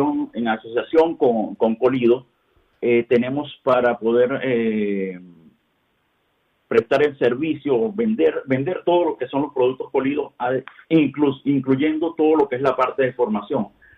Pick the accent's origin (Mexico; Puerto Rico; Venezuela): Venezuela; now in Spain; yo soy venezolano, emigré hace 2 años a España.